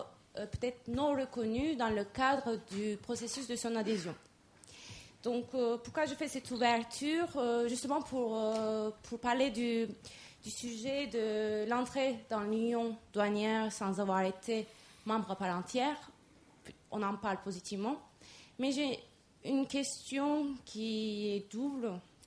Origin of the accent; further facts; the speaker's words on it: Turkey; now in France; Je suis turque, donc je vis depuis 10 ans en France.